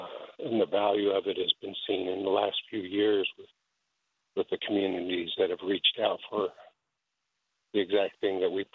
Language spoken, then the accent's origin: English; Long Plains First Nation, Manitoba, Canada; now in United States; I tell you, I'm from Kentucky area, but originally I'm from Long Plains First Nation, Manitoba, Canada. After the exile time, a lot of the Dakota people moved north, and that's where I came from.